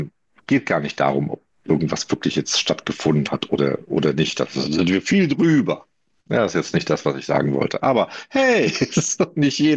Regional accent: Wuppertal, North Rhine-Westphalia, Germany; Ich bin in den 90ern in Wuppertal groß geworden. Eine absolut von der Mafia übernommene Stadt mit so richtig failed Gegenden, wo Einschusslöcher an den Wänden waren.

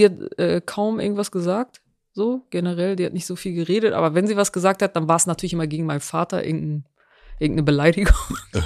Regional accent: Geesthacht, Schleswig-Holstein, Germany; Ich bin in Schleswig-Holstein, Geesthacht groß geworden.

